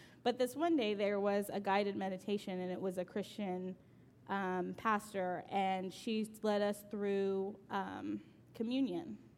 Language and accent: English; Texas, United States; And I grew up in the Loop, so I'm very comfortable there.